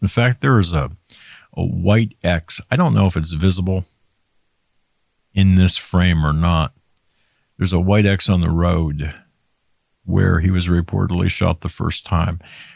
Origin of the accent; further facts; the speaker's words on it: Erie, Pennsylvania, United States; the assassination has ties to my hometown of Erie, Pennsylvania.